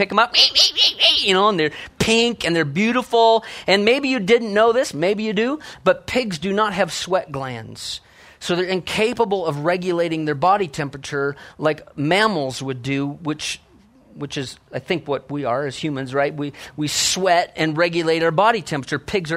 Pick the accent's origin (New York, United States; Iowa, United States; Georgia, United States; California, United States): Iowa, United States; You know, I grew up in Iowa. I'd be curious to know, when I say Iowa, what comes to your mind?